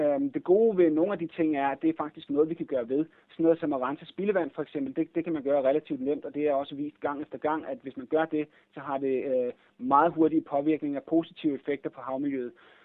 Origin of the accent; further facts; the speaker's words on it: Capital Region, Denmark; Jeg er vokset op på Bornholm rent faktisk, og har brugt meget tid ved vandet og snorklet rundt og så videre.